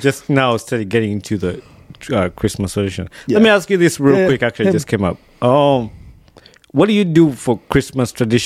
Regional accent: Uganda; So I grew up in Uganda.

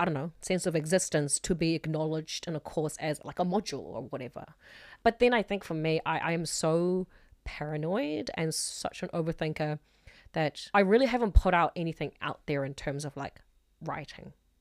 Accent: South Korea; I grew up in Korea. Studying is supposed to be painful

